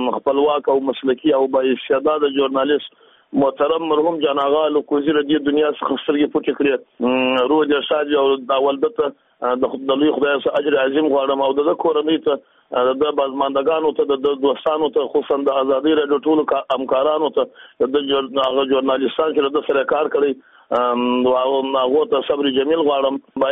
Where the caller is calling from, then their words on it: Jowzjan, Afghanistan; د جوزجان څخه سره په تماس کې.